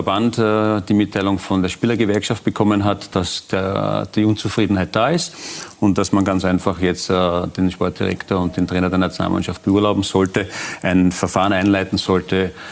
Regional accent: Austria; als Österreicher zu Olympischen Spielen im Fußball zu fahren

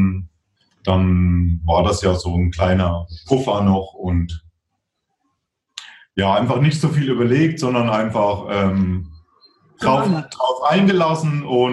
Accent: Thuringia, Germany; now in Regensburg, Germany; die dann in Thüringen war, so, also wo ich herkomme

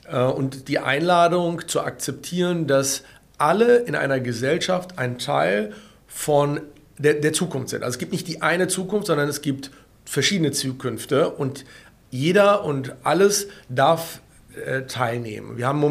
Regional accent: Berlin, Germany; das würde ich als Berliner jetzt erstmal mir diesen Mikrokosmos hier erstmal vornehmen

